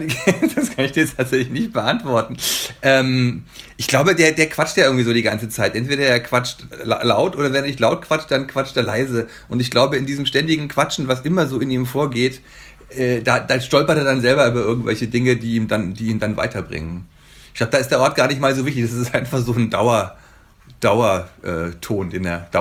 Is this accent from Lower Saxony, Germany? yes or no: no; Bavaria, Germany; Also ich komme ja aus Bayern und da gehe ich auch viel in den Bergen spazieren oder wandern oder so.